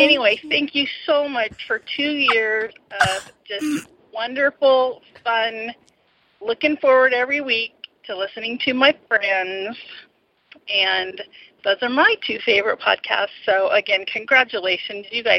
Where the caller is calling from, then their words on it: California, United States; I'm calling from California.